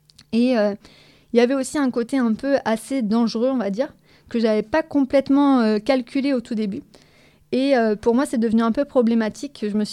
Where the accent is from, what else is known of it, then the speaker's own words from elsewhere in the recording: northern France, France; moved away as an adult; now in Marseille, France; moi, j'ai 33 ans. À la base, je viens du nord de la France, donc pas marseillaise de naissance, mais plutôt marseillaise de cœur. Et moi, j'ai découvert Marseille quand j'avais 18 ans. En fait, je suis venue ici pour mes études.